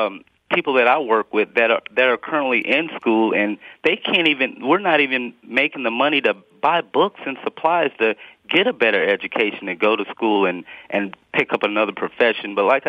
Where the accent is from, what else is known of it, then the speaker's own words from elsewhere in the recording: Columbia, South Carolina, United States; now in Missouri, United States; I'm from Columbia, South Carolina as well. I was surprised to hear that. I was born and raised